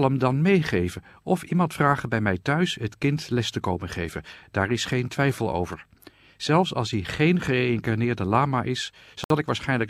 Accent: India; Ik ben geboren en opgegroeid in India, waar de situatie wel anders was.

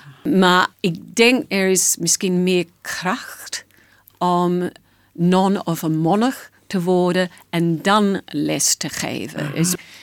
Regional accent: Australia; Ik kom uit Australië. Ik had een heel lieve familie en ik ben opgegroeid in de protestante kerk.

